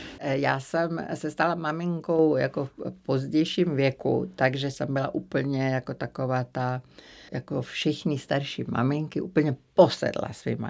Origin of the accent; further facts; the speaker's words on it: Zagreb, City of Zagreb, Croatia; protože já jsem z Chorvatska, ze Záhřebu